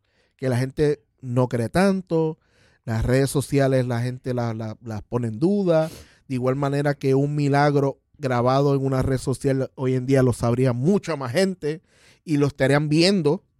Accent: San Patricio, Puerto Rico; Yo soy de San Patricio, no quiero ir para ningún lado.

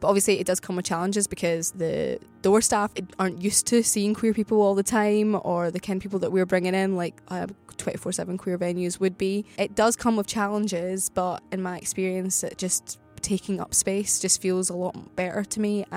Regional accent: Glasgow, Scotland, United Kingdom; And me, you know, I'm just Glaswegian and I'm kind of all about banter

